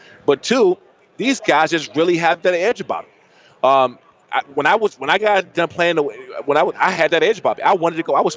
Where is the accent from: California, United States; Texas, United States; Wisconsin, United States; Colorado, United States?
California, United States; San Diego; Also, March 21st we're back in my hometown of San Diego, down at Sequan Casino, March 21st.